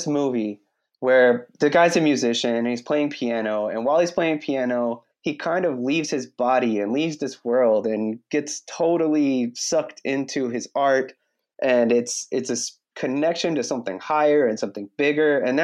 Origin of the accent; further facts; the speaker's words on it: Decatur, Georgia, United States; It's because it's where I'm from. And when I was growing up in Decatur, just being an artist it didn't seem like a realistic avenue as a profession.